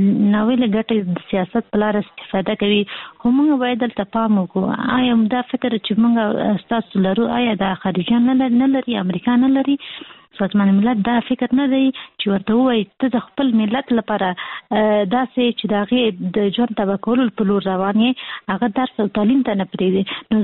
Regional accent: Kabul, Afghanistan; مونږ اصلي د کابل یو

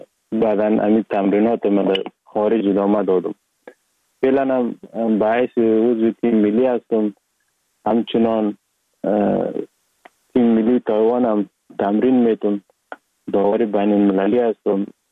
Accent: Sheberghan, Jowzjan, Afghanistan; also born or lived in Sar-e Pol; اصلا زاده ولایت سرپل هستم، در ولایت جوزجان کلان شدیم. تحصیلات ما، مکتب ما، همه چیز ما در ولایت جوزجان خواندیم. اصلا کورش هم در دوران طفولیت از اون ولایت جوزجان شروع کردیم. ولایت جوزجان شهر شبروان، قریه به نام قریه پیرمزید.

